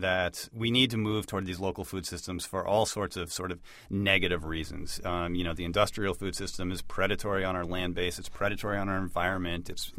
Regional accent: St. Albans, Vermont, United States; Well, I grew up in Vermont. I was born in the northwestern Vermont town of St. Albans into a sort of a dairy farming community.

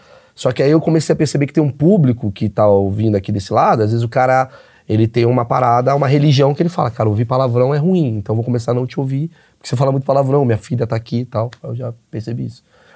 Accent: Rio de Janeiro, Brazil; Eu cresci no Rio de Janeiro

